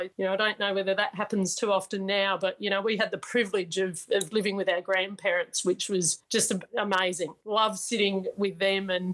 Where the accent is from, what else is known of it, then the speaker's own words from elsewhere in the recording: Adelaide, South Australia, Australia; I grew up in Adelaide